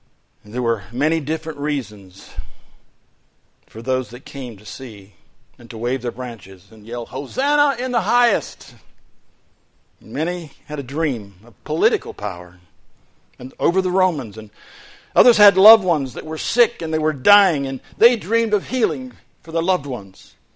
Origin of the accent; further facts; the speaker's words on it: Florida, United States; I grew up in Florida and they were easy to get.